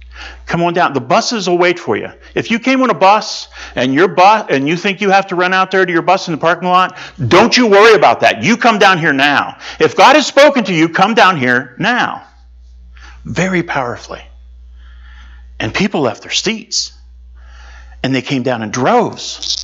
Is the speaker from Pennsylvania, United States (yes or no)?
yes; Mechanicsburg, Pennsylvania, United States; pastoral internship at Emmanuel Christian Missionary Alliance Church in Mechanicsburg, Pennsylvania, my hometown, where I grew up.